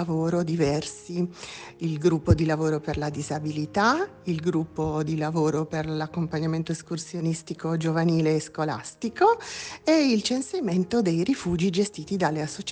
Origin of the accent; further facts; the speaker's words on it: Savona, Liguria, Italy; vengo da Savona